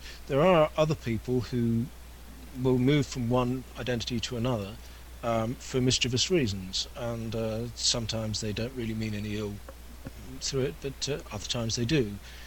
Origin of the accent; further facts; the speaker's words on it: England, United Kingdom; But there again, I'm English.